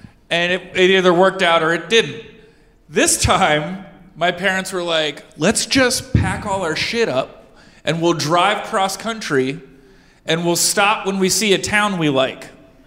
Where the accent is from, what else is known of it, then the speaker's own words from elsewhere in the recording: San Francisco, California, United States; now in Pittsfield, United States; We're from San Francisco, like that.